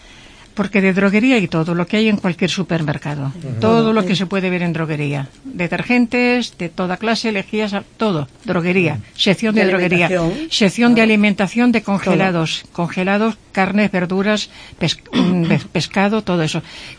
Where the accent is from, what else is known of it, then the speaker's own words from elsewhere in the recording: Albacete, Castilla-La Mancha, Spain; now in Cáceres, Spain; Soy albaceteña. Y entonces vivo muchos años en Extremadura, muchísimo tiempo en Cáceres, pero bueno, están allí mis raíces. Y con cierta frecuencia acudo a mi tierra a ver a mi familia.